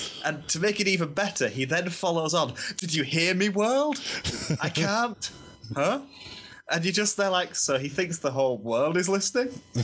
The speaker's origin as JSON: {"language": "English", "country": "United Kingdom", "said": "I mean, for me as a Brit, one of the ones that was interesting is"}